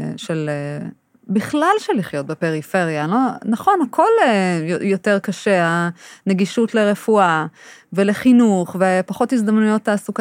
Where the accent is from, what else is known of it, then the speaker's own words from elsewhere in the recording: London, United Kingdom; זה גם, גדלתי בלונדון, זאת אומרת, יש בי חלקים שמאוד אוהבים את זה